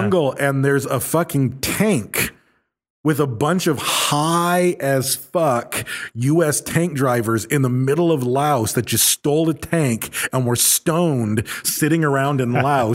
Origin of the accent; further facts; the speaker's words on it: Battle Creek, Michigan, United States; Cause I remember I growing up in Battle Creek, one of the federal buildings is in Battle Creek.